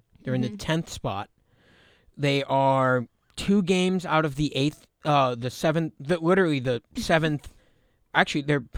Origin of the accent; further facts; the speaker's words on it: New York City, New York, United States; I'm from New York City, man. We don't have these things.